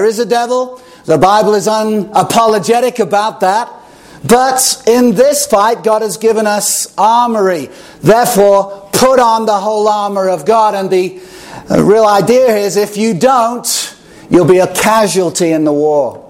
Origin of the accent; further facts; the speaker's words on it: Chester, North West England, United Kingdom; I grew up in England, and in the first century, in the 70s, the city of Chester, where I was born and raised